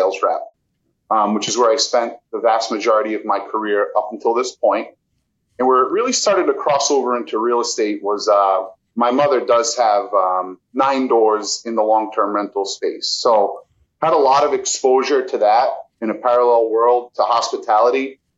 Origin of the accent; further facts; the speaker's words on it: Rhode Island, United States; Yeah. So born and raised on the East Coast here in Rhode Island.